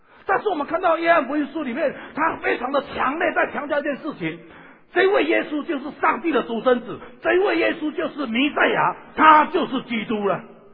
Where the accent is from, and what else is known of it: Taiwan